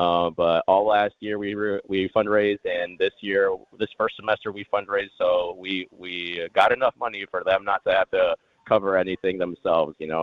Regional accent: Chicago, Illinois, United States; growing up in Chicago, it's great. I love the city.

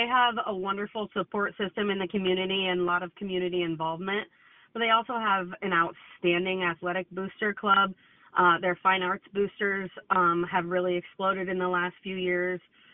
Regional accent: Pleasantville, New Jersey, United States; I'm actually from Pleasantville, and my husband and I both went to high school there.

